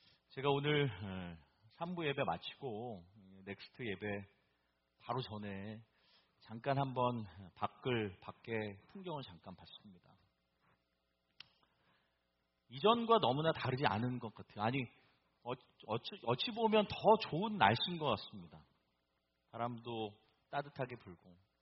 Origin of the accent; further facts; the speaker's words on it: Boston, Massachusetts, United States; now in Virginia, United States; 저는 보스턴 출신이에요. 이제는 뭐 버지니아 산 지 한 10년이 돼가니까 보스턴이랑 거의 비슷한 시간 동안에 살았던 것 같습니다.